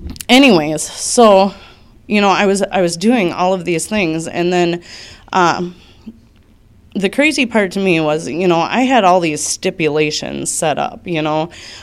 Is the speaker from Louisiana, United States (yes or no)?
yes; Houma, Louisiana, United States; I was born in Houma, Louisiana, and I grew up a little different than most people, you know.